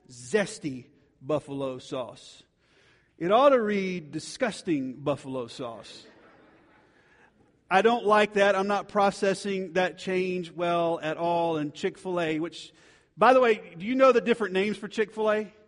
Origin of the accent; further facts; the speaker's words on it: Georgia, United States; I grew up in Georgia and south of Atlanta. And Atlanta that's where Coca-Cola was made.